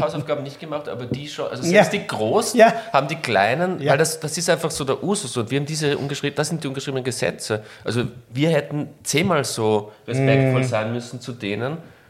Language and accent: German; Vienna, Austria; Ich meine, ich komme halt aus Floridsdorf